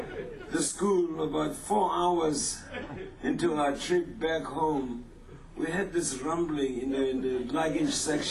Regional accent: Jackson, Mississippi, United States; I'm from Jackson, Mississippi. Why are you laughing? That's a hell of a town.

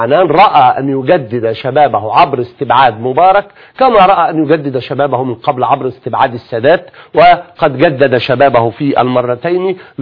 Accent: Egypt; أنا عايز أتكلم باعتباري مصري

